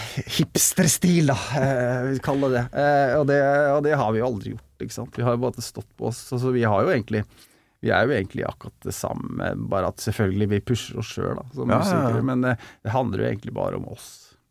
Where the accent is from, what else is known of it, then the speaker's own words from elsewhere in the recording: Fredrikstad, Østfold, Norway; Så det litt annerledes enn der jeg vokste opp I Fredrikstad, da.